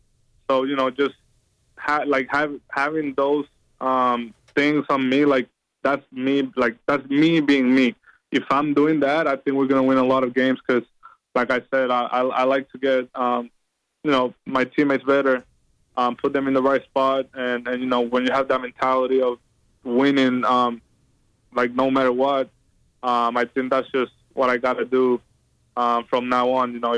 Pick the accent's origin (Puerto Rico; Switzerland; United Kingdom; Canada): Puerto Rico; now in United States; when I came here to the States, you know, I'm from Puerto Rico